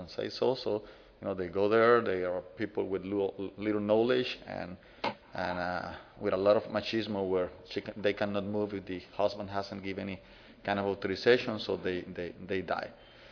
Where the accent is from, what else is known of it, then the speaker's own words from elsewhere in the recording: Nicaragua; English is a second language; I'm from Nicaragua.